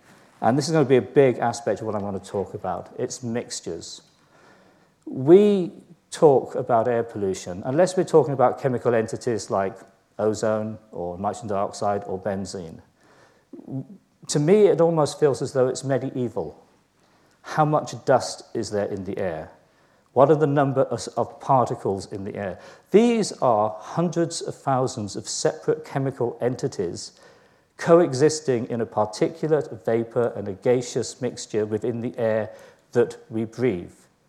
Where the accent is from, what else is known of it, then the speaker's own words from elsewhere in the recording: London, United Kingdom; my data, a lot of it's going to come from London because I'm a Londoner